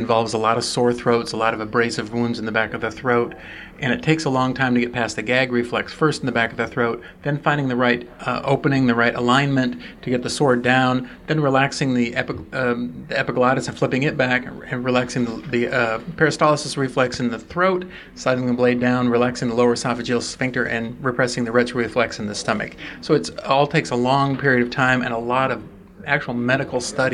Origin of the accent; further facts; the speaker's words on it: Hartselle, Alabama, United States; I'm from Hartselle, Alabama.